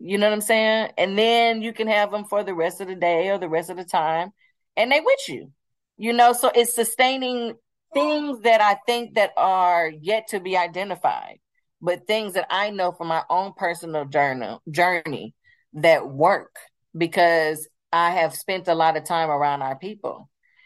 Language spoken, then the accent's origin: English; Los Angeles, California, United States; And so I'm from South Central Los Angeles. I grew up on 51st and Dinker. I went to Crenshaw High School.